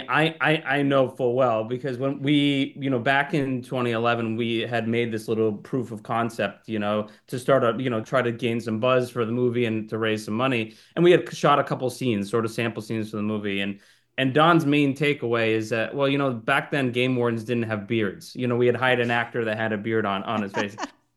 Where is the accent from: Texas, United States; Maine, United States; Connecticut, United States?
Maine, United States; Waterville; is a community that I grew up in Waterville, to have all those folks there together celebrating the movie.